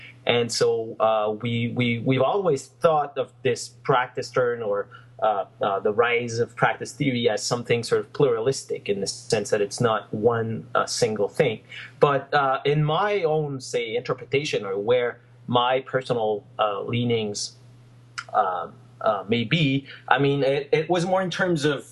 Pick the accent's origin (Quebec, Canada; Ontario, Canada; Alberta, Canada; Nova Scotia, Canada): Quebec, Canada; Montreal; And originally, I'm from Montreal